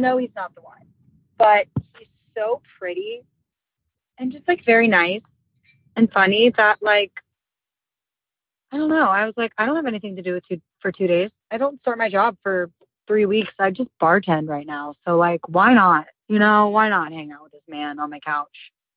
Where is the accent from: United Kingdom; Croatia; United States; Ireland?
United States; Cincinnati, Ohio; I'm from Cincinnati.